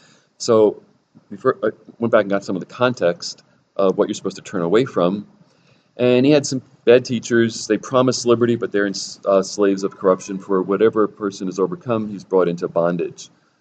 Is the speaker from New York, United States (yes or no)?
yes; New York, United States; because being a native, I figured I could be as hard-headed and as obnoxious as any New Yorker.